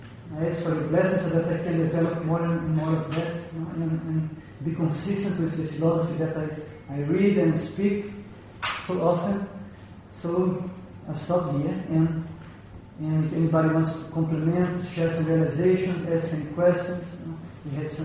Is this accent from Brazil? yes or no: yes; Brazil; English is a second language; I'm from Brazil, no?